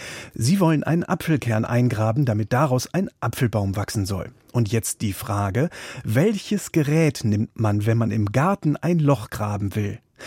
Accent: Northern Germany, Germany; Ja, so nennt man das nämlich bei uns in Norddeutschland.

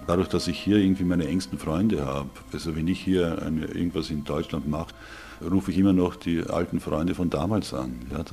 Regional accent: Austria; also born or lived in Germany; dann sollte man als Österreicher gefälligst auch an Österreich denken und das mache ich auch.

